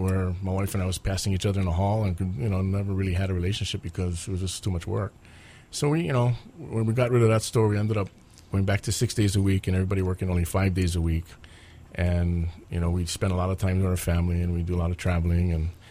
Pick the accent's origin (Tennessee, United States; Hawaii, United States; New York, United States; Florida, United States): Hawaii, United States; Pearl City; Born and raised in Pearl City and went to Pearl City High School, graduated in 78.